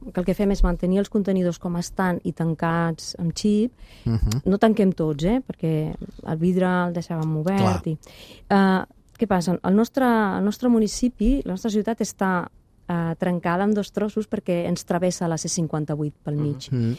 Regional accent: Ripollet, Catalonia, Spain; Jo soc del barri de Can Mas, de Ripollet, que va créixer en aquella època, no?

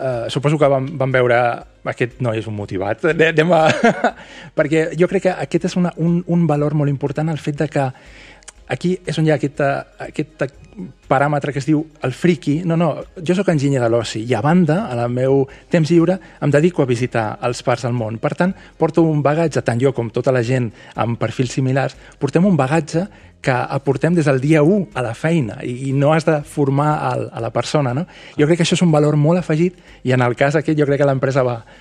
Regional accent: Tarragona, Catalonia, Spain; jo soc de Tarragona. Hem de reivindicar Tarragona perquè realment és un lloc meravellós.

